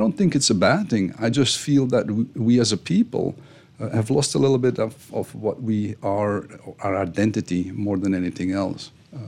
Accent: Bahamas; Yes, because I'm one of them, right? I can use my Bahamian accent if you want me

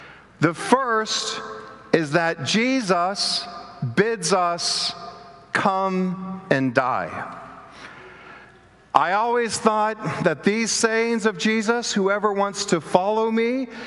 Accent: Bentonville, Arkansas, United States; my hometown, Bentonville, Arkansas, is also the hometown of Walmart, the Walton Foundation.

